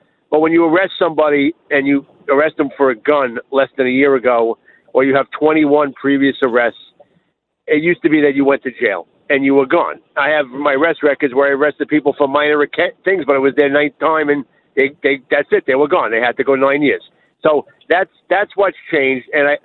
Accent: Massapequa, New York, United States; A helicopter landed in my hometown today to pick up this woman. We all knew what was going on before it was on the news because it's Massapequa. It's a town of cops.

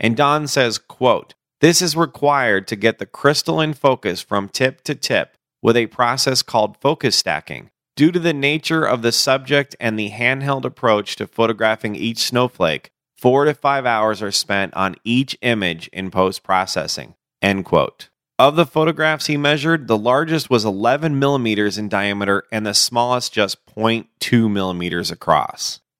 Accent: Chicago, Illinois, United States; I'm originally from Chicago and love that town.

